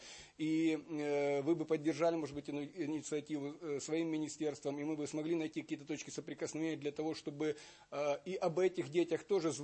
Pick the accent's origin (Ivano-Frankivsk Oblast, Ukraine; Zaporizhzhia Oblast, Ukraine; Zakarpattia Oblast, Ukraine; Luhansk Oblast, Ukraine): Luhansk Oblast, Ukraine; Luhansk; я з Луганська